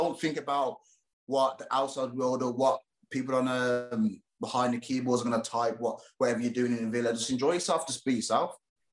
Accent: Birmingham, West Midlands, United Kingdom; because I'm from Birmingham, my accent is quite weird. So it takes people to, like, hard to understand what I'm saying.

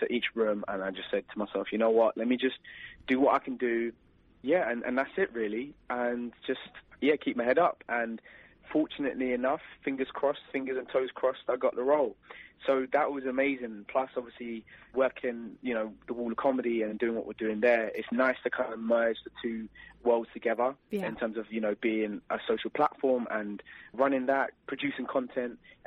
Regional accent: London, United Kingdom; we was in my hometown, London

